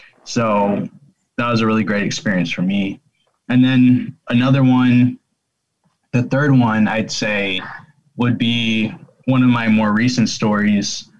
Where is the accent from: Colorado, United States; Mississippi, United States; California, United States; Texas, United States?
Colorado, United States; I am from Colorado.